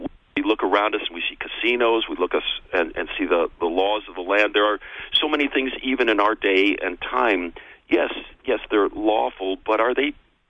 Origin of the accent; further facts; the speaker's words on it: Illinois, United States; now in Pineville, United States; You can tell by my accent I'm not a native. I actually grew up in northern Illinois, but I'm a grandson that's come back home again.